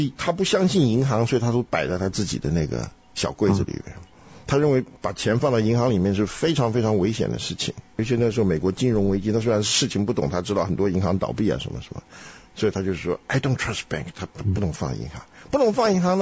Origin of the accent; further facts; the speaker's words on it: China; now in United States; 我们中国人呢，在美国当然还是要过中国时间嘛，对不对？